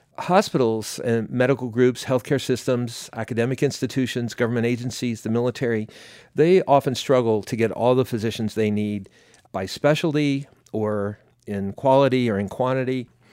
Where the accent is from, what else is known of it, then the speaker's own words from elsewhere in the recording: Hinton, West Virginia, United States; My sister and I grew up here in Hinton. Both sides of our family go so far back, I can't really tell you what generation we are of West Virginian.